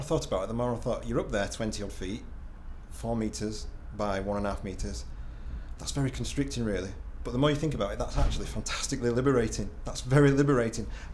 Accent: Featherstone, Yorkshire and the Humber, United Kingdom; I'm 38, and I come from Featherston, which is a small town in West Yorkshire.

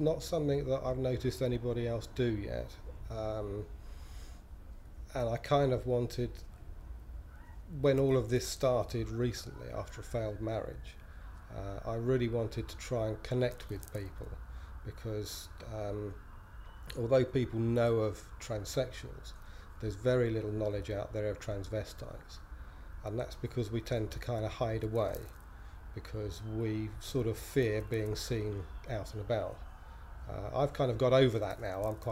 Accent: Bedford, East of England, United Kingdom; I'm 48 years old and I'm from Bedford.

